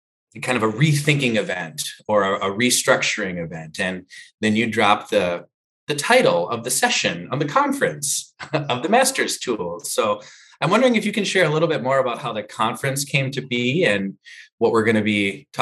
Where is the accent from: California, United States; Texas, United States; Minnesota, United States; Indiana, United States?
Minnesota, United States; at least locally here in Minnesota, I'm from Minnesota